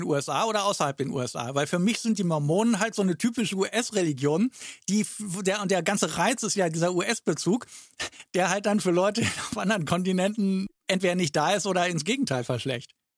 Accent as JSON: {"language": "German", "region": "West Germany", "country": "Germany", "said": "sag ich jetzt mal als Wessi"}